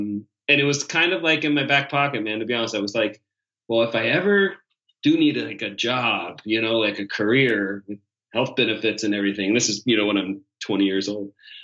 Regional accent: California, United States; I grew up in California and I loved going up to the Sierra Nevada.

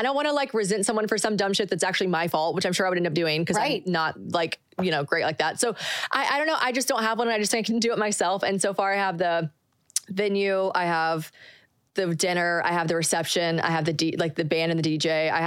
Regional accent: the South, United States; I'm 30 years old. I grew up in the South.

